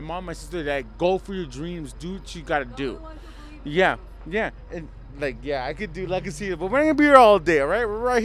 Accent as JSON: {"language": "English", "country": "United States", "said": "I mean, like, I'm American, you're Australian, and blah"}